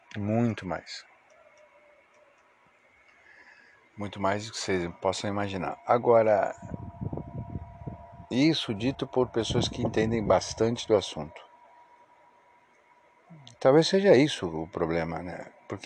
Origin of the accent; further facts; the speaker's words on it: United States; Só porque sou americano, diz que você não pode colocar uma notícia?